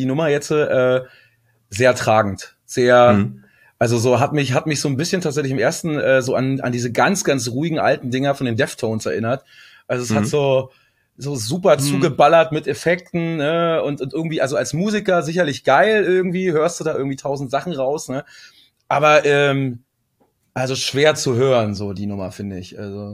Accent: Berlin, Germany; ich komme aus Hellersdorf-Marzahn

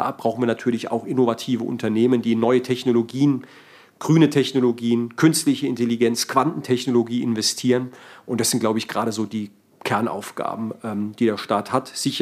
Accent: Heidelberg, Baden-Württemberg, Germany; Ich bin in Heidelberg groß geworden. Ich bin mit GIs, mit amerikanischen Soldaten vor der Haustür groß geworden.

